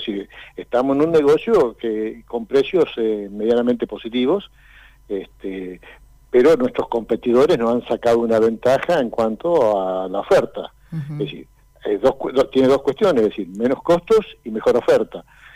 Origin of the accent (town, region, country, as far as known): Argentina